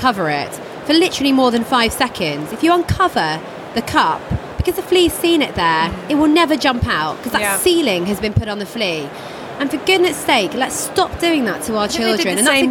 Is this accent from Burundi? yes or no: no; United Kingdom; I care about Britain, I'm British, and I want all kids to be on